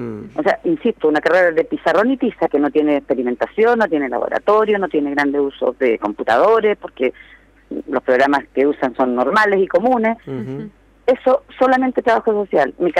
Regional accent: Chile; Está a 720 pesos más o menos el dólar en mi país.

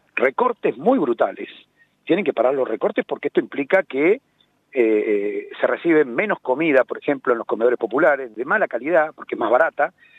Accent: La Quiaca, Jujuy, Argentina; nuestra caravana de acá del norte, yo salí de Jujuy, de La Quiaca

